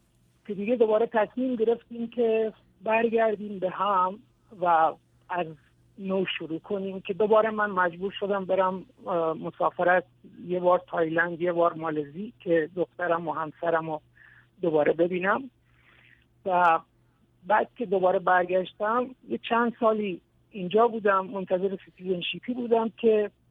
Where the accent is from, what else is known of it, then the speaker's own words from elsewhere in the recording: Iran; now in Australia; از ایران اومدم بیرون، خودم تنها بودم، و از طریق دریا خودم رسوندم به استرالیا و اینجا پناهندگی گرفتم، رفیوجی هم.